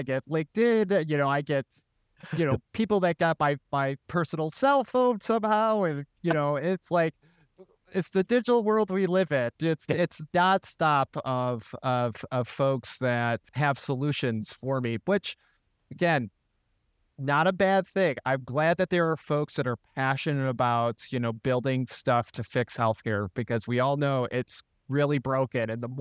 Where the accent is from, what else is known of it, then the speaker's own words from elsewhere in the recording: Rochester, New York, United States; So I was born and raised in Rochester, and I love this community.